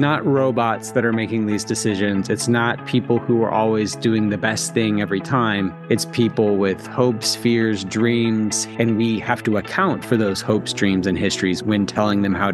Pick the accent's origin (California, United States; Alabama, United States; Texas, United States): Alabama, United States; There's 20 million people in a place the size of my hometown in Alabama that has 300,000.